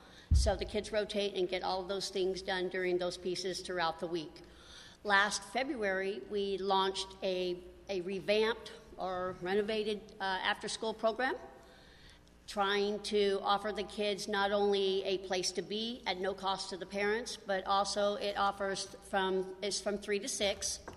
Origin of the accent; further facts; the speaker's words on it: California, United States; Myself, I was born and raised in Oliver, so I've attended all of the schools in that area, from Ella right on up through Yuba Gardens to Marysville to Lyndhurst. So I've been a longtime resident of Yuba County for about 47 years